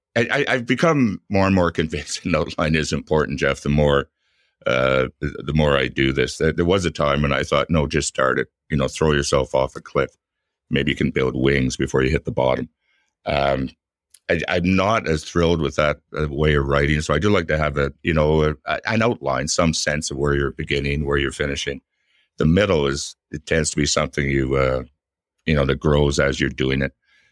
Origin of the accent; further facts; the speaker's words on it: Ottawa, Ontario, Canada; I am a Canadian, and I'm from Ottawa. Ottawa is my hometown.